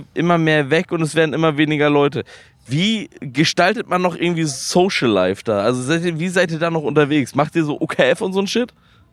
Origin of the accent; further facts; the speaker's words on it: Lübeck, Schleswig-Holstein, Germany; ich komme ja ursprünglich aus Lübeck.